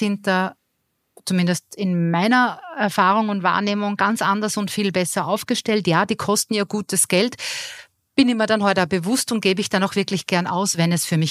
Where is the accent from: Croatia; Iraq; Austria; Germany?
Austria; so wie es in Deutschland gibt, das gibt es ja bei uns in Österreich per se nicht